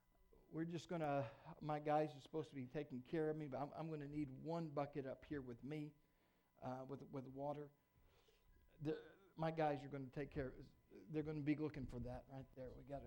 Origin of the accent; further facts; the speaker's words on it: Arkansas, United States; If I can be honest with you, I'm from Arkansas.